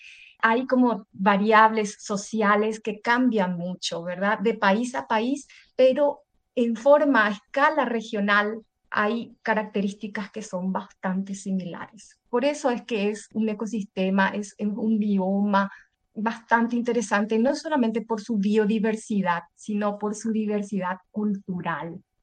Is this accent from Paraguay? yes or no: yes; Paraguay; Por ejemplo, en mi país, al menos solamente el 3% de la población paraguaya vive en el Chaco.